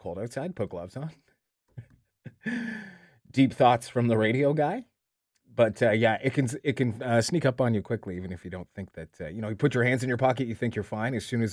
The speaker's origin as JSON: {"language": "English", "town": "Madoc", "region": "Ontario", "country": "Canada", "said": "Oh, says I'm from Madoc. It's just as cold there."}